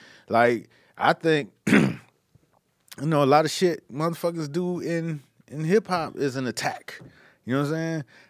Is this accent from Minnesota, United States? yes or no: no; Miami, Florida, United States; I'm from Miami, home of some ignorant-ass music.